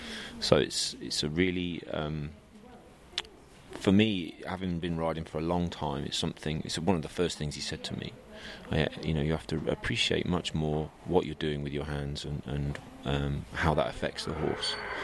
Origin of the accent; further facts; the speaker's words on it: England, United Kingdom; but being an Englishman and based in the UK